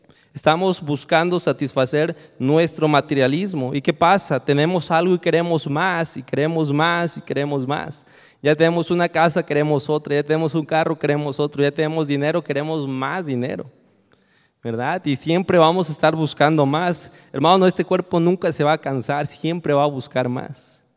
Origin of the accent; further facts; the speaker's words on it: Mexico; Así somos los mexicanos. Los mexicanos dejamos todo al último momento.